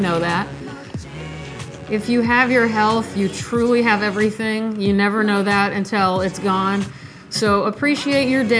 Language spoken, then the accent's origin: English; Nebraska, United States; I'm from Nebraska. Trust me, we know how to put together a fun, caring care package.